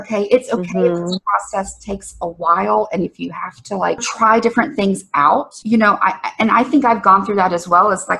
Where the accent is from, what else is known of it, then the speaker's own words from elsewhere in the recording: the South, United States; You know, I grew up in the South.